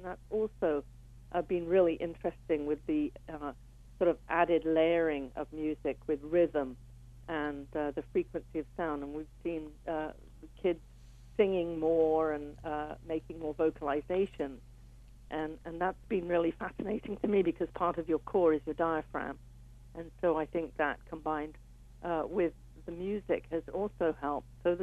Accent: England, United Kingdom; now in Canada; I got involved when I came to Canada from England.

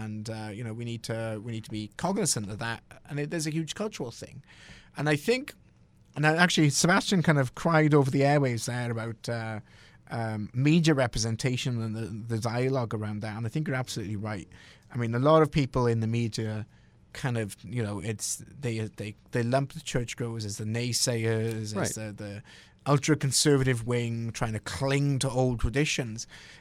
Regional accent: United Kingdom; born or raised there

